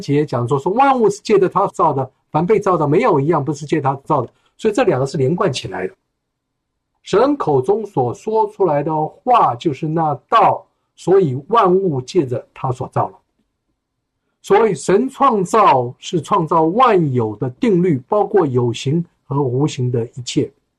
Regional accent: China; 哎，我们中国人，这是纯粹的笑话

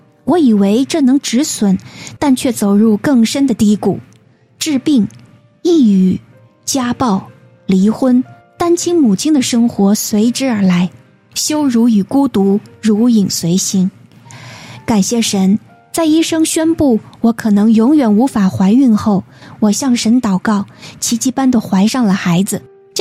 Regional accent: Southwest China, China; born there; 我出生在中国西南的一个省会城市

